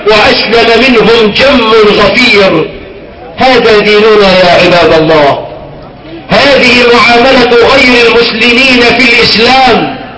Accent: Egypt; بلدنا مصر

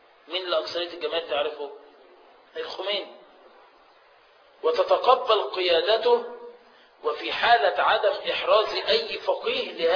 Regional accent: Egypt; زي عندنا في مصر الدستور متفصل تفصيلا لحسني ولولاده

